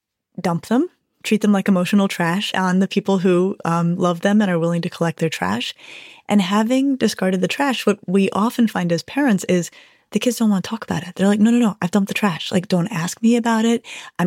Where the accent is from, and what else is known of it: Colorado, United States; born or raised there